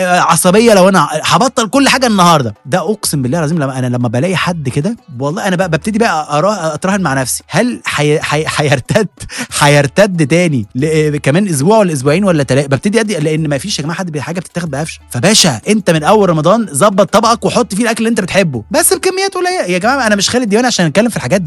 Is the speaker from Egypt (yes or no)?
yes; Egypt; احنا كمصريين برضو مقتنعين ان اي حاجه بتاكلها وانت واقف ما بتتحسبش في الكالوريز